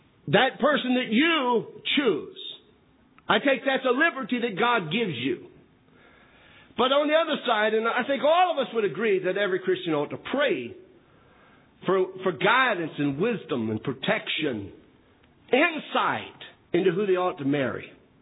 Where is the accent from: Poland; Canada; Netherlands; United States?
United States; Northern United States; accent: Yankee; I don't try to hide my accent. I'm a Yankee, I'm from that area of the country.